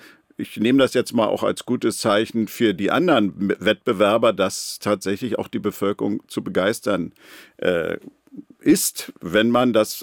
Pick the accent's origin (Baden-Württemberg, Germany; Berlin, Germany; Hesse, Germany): Berlin, Germany; Ich bin ja geborener Berliner und überzeugter Berliner. Kann mir gar nicht vorstellen, woanders zu leben.